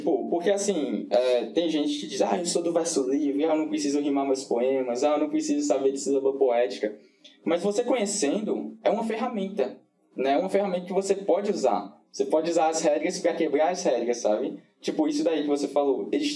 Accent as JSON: {"language": "Portuguese", "region": "Pernambuco", "country": "Brazil", "said": "Eu sou do interior de Pernambuco e eu estudava numa escola também que era do interior, né? Mas era um interior 90 quilômetros de onde eu morava, que é Garanhuns. Eu estudava na cidade de Garanhuns"}